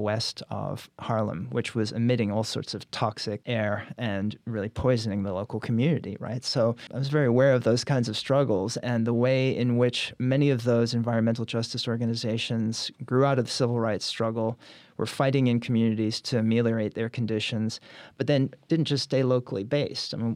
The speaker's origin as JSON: {"language": "English", "country": "South Africa", "moved": "yes", "said": "I'm originally from South Africa. My family left during the apartheid era, so I don't have much of an accent left."}